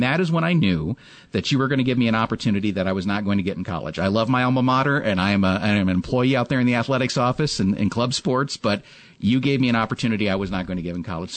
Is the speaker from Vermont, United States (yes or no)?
yes; Ferrisburg, Vermont, United States; In my hometown, the People's Republic of Ferrisburg, where things were a little